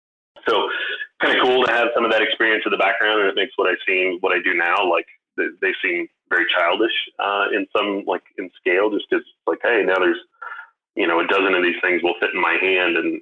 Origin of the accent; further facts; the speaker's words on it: Midwest, United States; they weren't the toys out here on the West Coast like they were growing up in the Midwest.